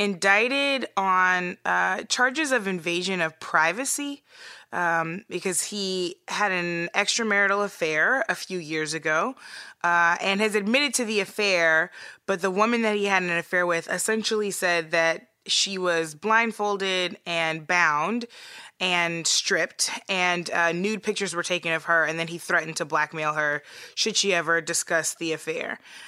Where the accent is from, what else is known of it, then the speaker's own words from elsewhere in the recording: Missouri, United States; hopefully, probably soon to be former governor of my home state of Missouri, being walked away in handcuffs.